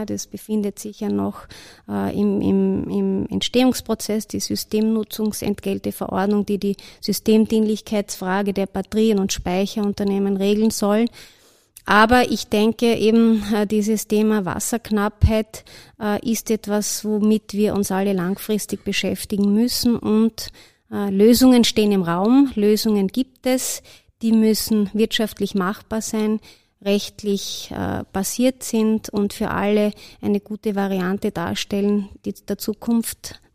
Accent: Wiener Neustadt, Lower Austria, Austria; Ich komme aus dem Gebiet Wiener Neustadt.

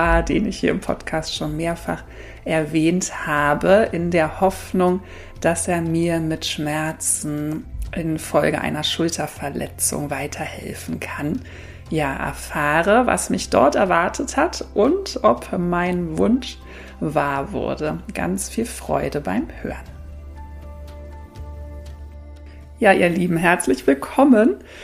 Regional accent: Berlin, Germany; Ich sitze hier mit Wollsocken und warm eingekuschelt im Wohnzimmer meiner Mama in Berlin, meiner Heimat, wo ich geboren und aufgewachsen bin.

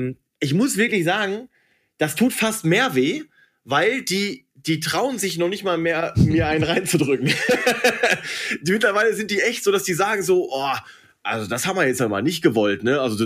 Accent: North Rhine-Westphalia, Germany; born there; ich bin ja gebürtiger Ruhrpott-Junge.

